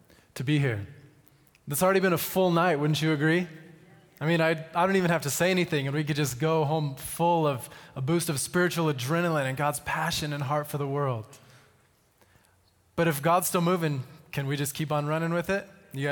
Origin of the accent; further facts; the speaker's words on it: Xi'an, Shaanxi, China; I had the privilege of being with Russ and Lana in my hometown, inviting them into my little apartment in Xi'an.